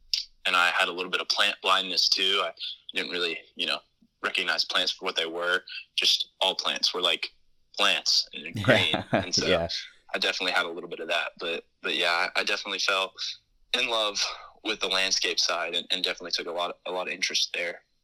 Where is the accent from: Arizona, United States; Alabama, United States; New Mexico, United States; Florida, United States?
Alabama, United States; Auburn; Yeah, so I'm actually from Auburn. I've lived here almost my entire life. Went all through grade school here.